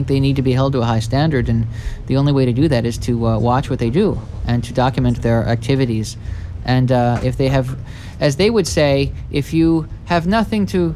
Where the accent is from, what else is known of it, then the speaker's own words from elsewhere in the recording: Philadelphia, Pennsylvania, United States; I'm from Philadelphia.